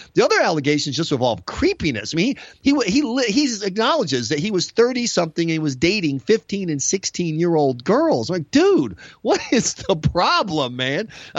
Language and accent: English; South Carolina, United States; And I'm from the South. I grew up in South Carolina.